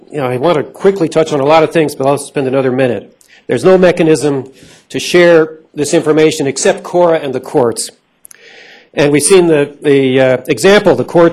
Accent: Carbondale, Colorado, United States; from Carbondale, Colorado.

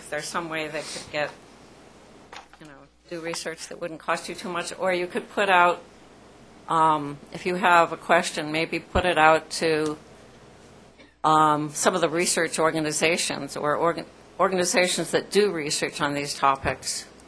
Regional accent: Boulder, Colorado, United States; I'm from Boulder, Colorado

